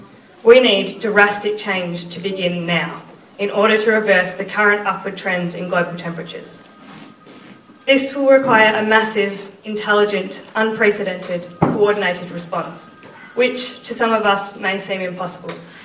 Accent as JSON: {"language": "English", "town": "Anglesea", "region": "Victoria", "country": "Australia", "tie": "born or raised there", "said": "However, I am here to talk to you today about the Anglesey of 2050 and beyond. What will happen to my hometown, to the people and places that have played such a significant role in my life and my upbringing?"}